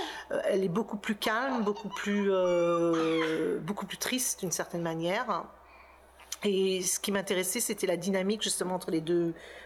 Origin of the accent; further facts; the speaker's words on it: France; de grandir, pour moi en tout cas en tant qu'Algérienne ou d'origine algérienne en France, c'était très dur, quoi.